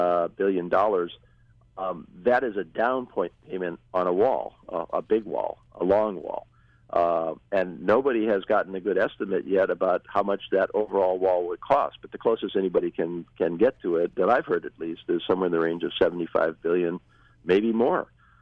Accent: Hawaii, United States; born and raised on the Big Island, and so I remember the Hawaii that was before we had 10 million tourists every year.

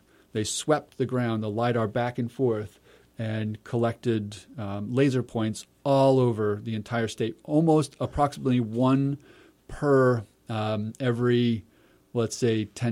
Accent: Maine, United States; now in Lehigh Valley, United States; I'm from Maine, and I came to the Lehigh Valley, and I was looking for places to hike

